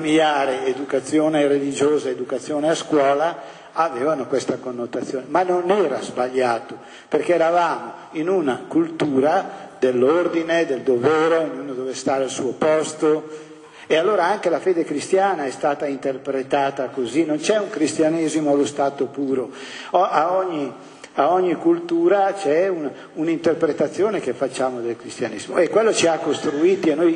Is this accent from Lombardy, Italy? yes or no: yes; Brescia, Lombardy, Italy; io che sono bresciano